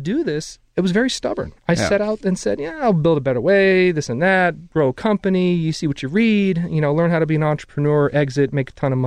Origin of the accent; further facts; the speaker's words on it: Erie, Pennsylvania, United States; I'm seriously giving thought to relocating some of our resources, dev resources, to Erie. It's my hometown.